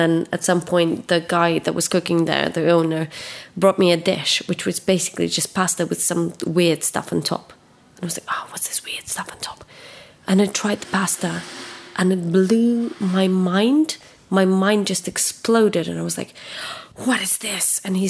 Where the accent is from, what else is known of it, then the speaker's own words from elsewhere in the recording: southern Ukraine, Ukraine; now in London, United Kingdom; I was born in Ukraine and now I'm a chef and a food writer in London.